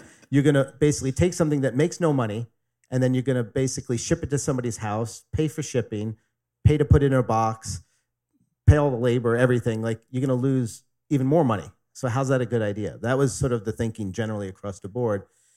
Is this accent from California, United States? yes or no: no; Staten Island, New York, United States; So I grew up in Staten Island, as you said, you know, the first person in my family ever go to college.